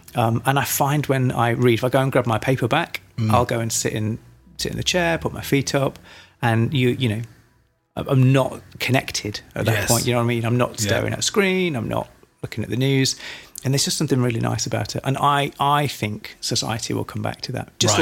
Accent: Measham, East Midlands, United Kingdom; I grew up in Measham

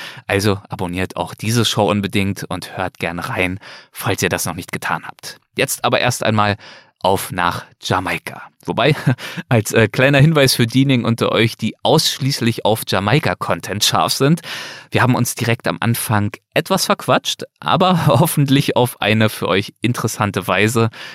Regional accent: Berlin, Germany; In deiner Heimat und auch in meiner alten Heimat, ja.

